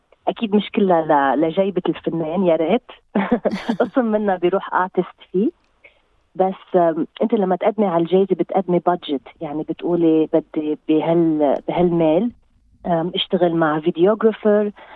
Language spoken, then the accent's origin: Arabic; Lebanon; now in Australia; من لبنان، وبحب بلبنان من أنا صغيرة بحب فن التصوير والرسم، وبلبنان تعلمت painting، عملت painting بالجامعة اللبنانية ببيروت. ولما جيت على أستراليا